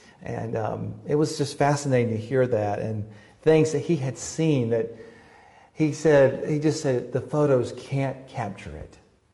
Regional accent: Southern United States, United States; accent: southern; I spell it because my southern accent sometimes butchers the English language

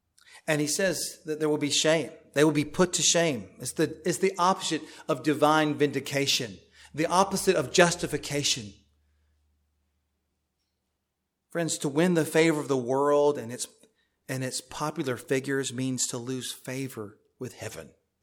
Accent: Florida, United States; I'm from Florida. It doesn't mean that Floridians get up and leave.

